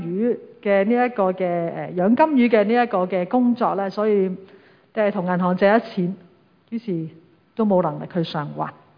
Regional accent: China; 抑或好像我们中国人说一句成语说，泰山崩于前而色不变

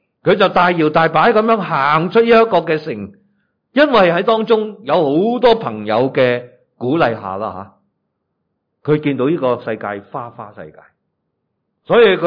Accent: China; 用我们中国人说真的需要贴地的时候呢，他什么都要做。

